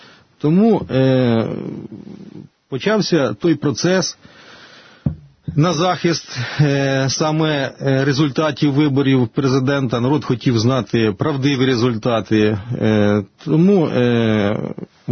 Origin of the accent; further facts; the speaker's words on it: Bycheva, Zhytomyr Oblast, Ukraine; born there; now in Zhytomyr, Ukraine; я народився в селі Бичева Любарського району Житомирської області. Після закінчення Київського торгово-економічного інституту приїхав по направленню в місто Житомир в 89-му році, де і почав трудову діяльність.